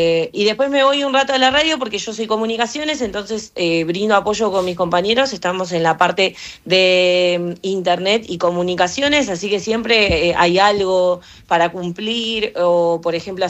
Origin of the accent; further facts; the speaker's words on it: Buenos Aires, Argentina; born there; Bueno, nací ahí, pero me crié en diferentes lugares, como en Mar del Plata, en Punta Indio, que es un pueblo cerca de... Punta Indio es la base, el pueblo se llama Verónica, que está cerca de La Plata.